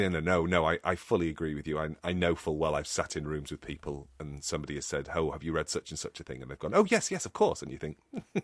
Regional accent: England, United Kingdom; It's like, except I'm English, so come on.

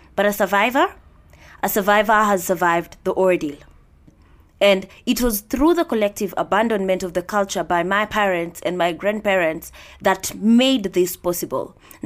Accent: Kenya; today we discuss the rites of passage in the African continent. As a Kenyan, one of my favorite classes during social studies lessons during basic education was the concept of rites of passage.

